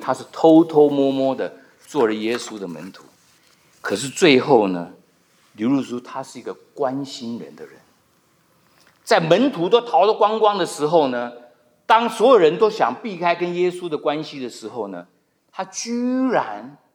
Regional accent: China; 我们中国人可能也有这种习惯，跟犹太人一样。

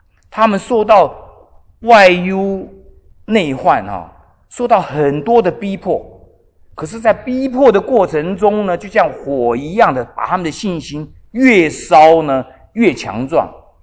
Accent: China; 因为我们中国人，我如果去每一个地方，中国人教会都是用礼拜五查经的，因为礼拜六休息

